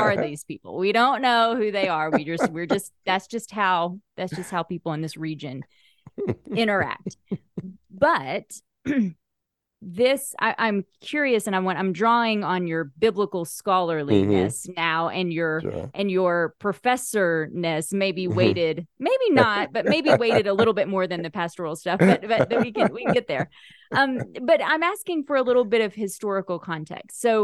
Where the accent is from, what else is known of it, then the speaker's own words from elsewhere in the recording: Oklahoma, United States; I grew up in Oklahoma and I would ask my dad frequently, like, who is that?